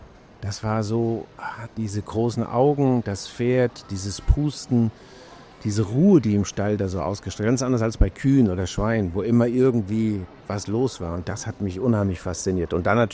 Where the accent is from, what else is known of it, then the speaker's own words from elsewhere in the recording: Rockenberg, Hesse, Germany; Ich komme aus der Wetterau. In einem kleinen Dorf, Rockenberg, bin ich groß geworden.